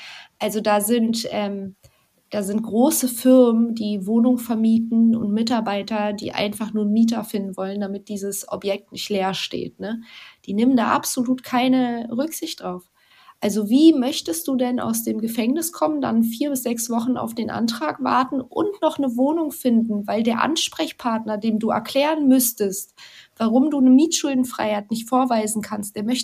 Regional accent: Berlin, Germany; Also hier als Berliner, so Lichtenberg, Hellersdorf, diese Ecken.

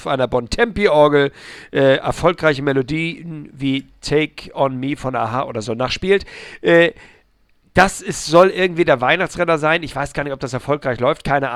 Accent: Hamburg, Germany; Ich war bei 2 Access Points in meiner Heimatstadt. Ich lebe in einer nicht so ganz kleinen Stadt, nämlich in Hamburg.

